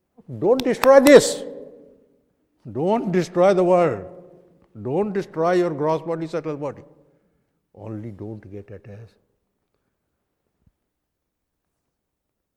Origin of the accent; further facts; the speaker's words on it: Kolkata, West Bengal, India; Because we are from Calcutta, we have seen rasagulla.